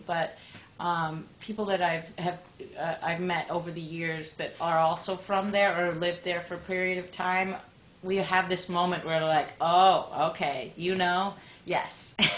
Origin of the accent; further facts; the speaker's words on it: Dobbs Ferry, New York, United States; also born or lived in Westport, Connecticut; I grew up in Dobbs Ferry, New York, and then I lived in Westport, Connecticut